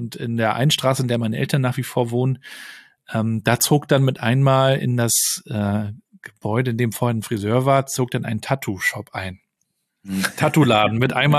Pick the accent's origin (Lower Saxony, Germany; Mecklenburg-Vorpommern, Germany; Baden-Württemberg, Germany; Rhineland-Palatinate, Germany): Mecklenburg-Vorpommern, Germany; Warnemünde; Warnemünde, das ist der Ort von Rostock, wo ich aufgewachsen bin, mittlerweile sehr, kaum noch Familien, ja, sehr extrem touristisch